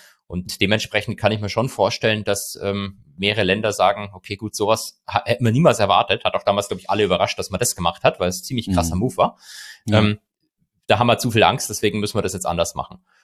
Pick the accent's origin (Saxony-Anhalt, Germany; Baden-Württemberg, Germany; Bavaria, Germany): Bavaria, Germany; Ich bin ja Bayer, auch wenn ich nicht mehr in Bayern wohne.